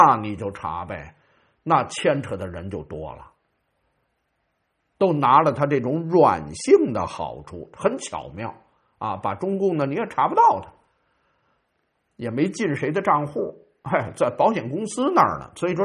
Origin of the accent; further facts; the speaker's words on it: Beijing, China; 那我们家籍贯原来还河北唐山呢，那跟我在北京出生在北京长大，